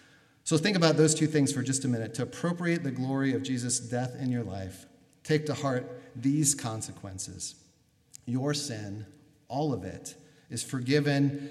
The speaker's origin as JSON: {"language": "English", "town": "Minneapolis", "region": "Minnesota", "country": "United States", "tie": "born or raised there", "said": "So I'm here, I'm from the Twin Cities, I grew up here."}